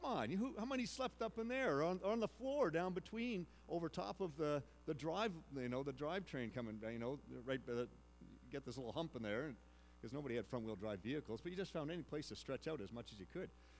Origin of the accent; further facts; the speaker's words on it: Ontario, Canada; growing up in Ontario, my dad was an adventurous man.